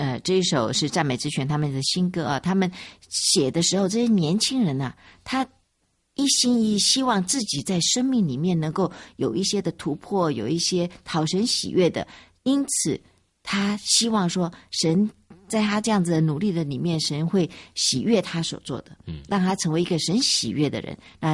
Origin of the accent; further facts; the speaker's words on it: China; 我们中国人都比较含蓄一点。